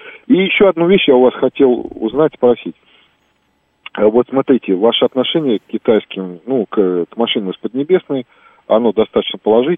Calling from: Moscow, Russia; я вас беспокою из Москвы.

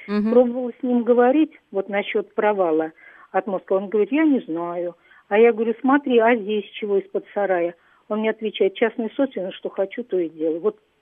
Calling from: Moscow Oblast, Russia; я звоню из Подмосковья. Угу. По наследству живу в частном доме от своих родителей.

